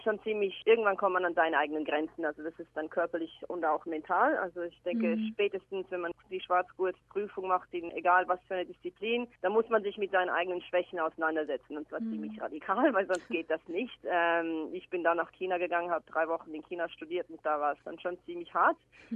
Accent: Switzerland; now in Melbourne, Australia; ich bin ursprünglich aus der Schweiz, bin jetzt seit 10 Jahren in Melbourne.

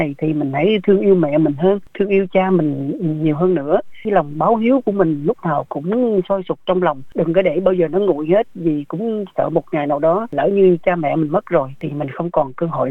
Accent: Dong Nai, Vietnam; Dạ thì quê em là ở Đồng Nai, thì ba má em cũng ở Đồng Nai.

